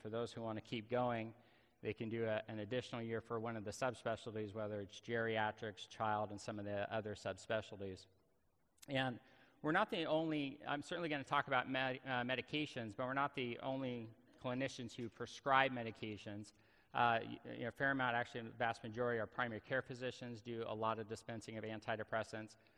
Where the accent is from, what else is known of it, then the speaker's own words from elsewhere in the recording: Tustin, California, United States; I grew up in Orange County. I actually remember Orange County when there were orange groves at one time. Grew up in Tustin